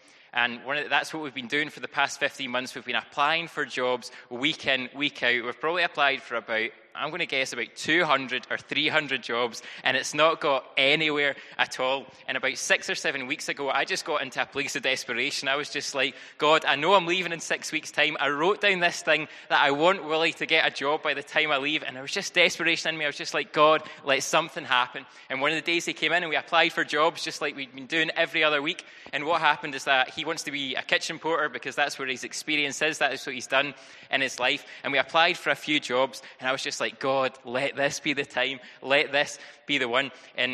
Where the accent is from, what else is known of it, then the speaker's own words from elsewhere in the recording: Whiteinch, Scotland, United Kingdom; I was born and bred in White Inch. I came to faith when I was, I came to faith when I was 11 at White Inch Primary